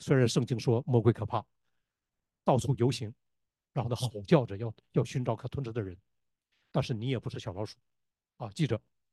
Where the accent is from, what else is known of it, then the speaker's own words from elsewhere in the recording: Northeast China, China; 我由于在东北长大，我知道东北人当中有一些人就非常适合。